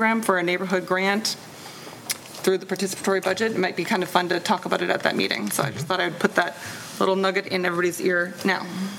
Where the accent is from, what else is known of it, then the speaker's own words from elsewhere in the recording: California, United States; Many of you know I'm from California.